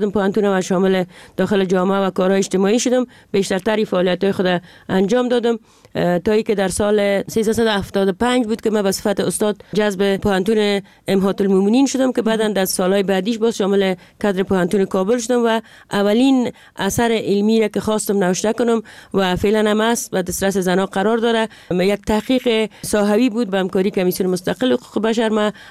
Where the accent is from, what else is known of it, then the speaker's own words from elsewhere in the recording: Jowzjan, Afghanistan; من در یکی از ولایت دوردست افغانستان که ولایت جوزجان بود و اخ پدر مامور دولت بود به اونجا بسر میبردیم.